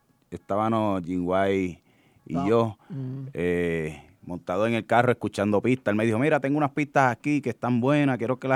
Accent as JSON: {"language": "Spanish", "country": "Puerto Rico", "said": "O sea que no importa el lugar donde estemos, nosotros vamos a hacer lo que somos y esa es nuestra identidad. Somos puertorriqueños."}